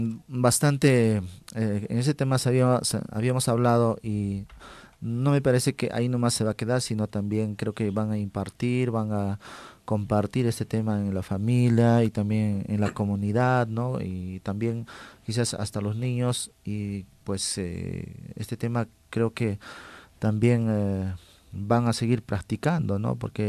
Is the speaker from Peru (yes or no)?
yes; Santiago Pupuja, Puno, Peru; despedirme con un saludo fraternal a mi pueblo Santiago Pupuja